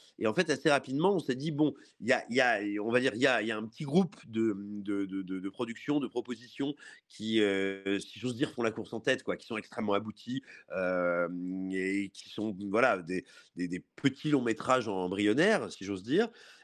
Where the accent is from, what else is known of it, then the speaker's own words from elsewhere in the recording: Clermont-Ferrand, Auvergne-Rhône-Alpes, France; Moi, je suis auvergnat et clermontois plus particulièrement, donc j'ai grandi avec moult séances de court-métrage.